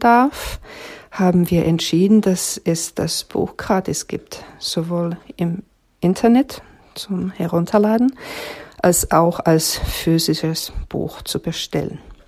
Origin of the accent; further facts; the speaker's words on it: Finland; born there; first language Finnish; German is a second language; Ich bin Autorin, Verlegerin und Schreibkursleiterin. Und ich bin gebürtige Finnin, also ist Deutsch nicht meine Muttersprache. Mittlerweile schreibe ich auf Deutsch.